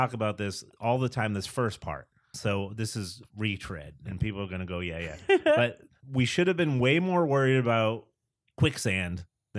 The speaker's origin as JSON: {"language": "English", "region": "Northeast", "country": "United States", "tie": "born or raised there", "said": "I'm half Italian. I grew up in the Northeast. We thought he was the greatest guy."}